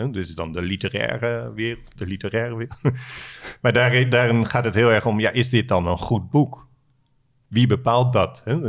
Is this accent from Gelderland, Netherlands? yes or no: no; Alphen aan de Rijn, South Holland, Netherlands; terug naar Alphen aan de Rijn, waar ik ben opgegroeid naast een winkelcentrum waar een schietpartij heeft plaatsgevonden 10 jaar geleden.